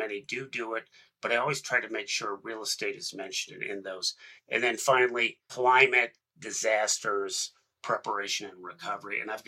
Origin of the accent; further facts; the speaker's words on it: Kentucky, United States; Since I'm from Kentucky, a big one is don't eat your seed corn.